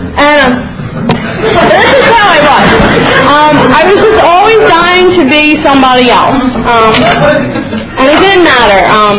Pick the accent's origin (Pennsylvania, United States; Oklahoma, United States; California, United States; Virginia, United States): Pennsylvania, United States; Philadelphia; I grew up in West Philadelphia, and, you know, like, I had this really awesome set of friends, and I just never felt right.